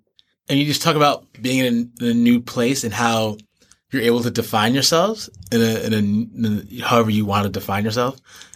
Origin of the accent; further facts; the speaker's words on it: New York, United States; I think about myself as a New Yorker in the world. And there's always a degree to which I'm always either home in New York or I'm not home